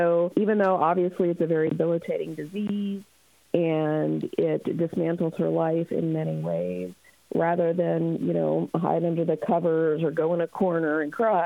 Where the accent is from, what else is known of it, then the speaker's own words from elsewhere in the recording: United States; I'm Filipino American and I grew up near the Coralville Leprosarium